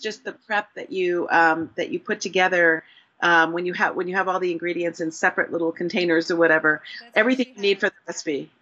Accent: Santa Monica, California, United States; now in San Francisco, United States; No, I was raised in Santa Monica, but I have lived in the Bay Area for a long time. I live in San Francisco.

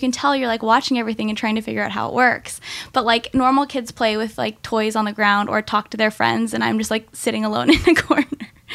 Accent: Seattle, Washington, United States; I was raised and grew up in Seattle, Washington.

